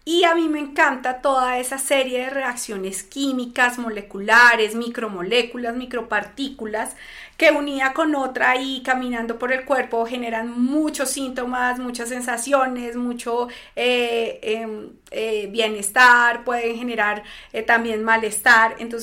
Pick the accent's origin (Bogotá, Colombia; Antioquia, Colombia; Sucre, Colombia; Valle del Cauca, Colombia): Bogotá, Colombia; yo soy una ginecóloga bogotana, nací en Bogotá, he vivido toda mi vida aquí en Bogotá